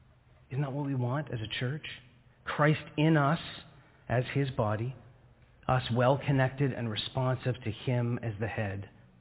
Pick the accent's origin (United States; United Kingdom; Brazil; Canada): Canada; Scarborough, Ontario; I grew up in Scarborough, and so it just was not part of my day-to-day life to run into First Nations people or any of the questions around that.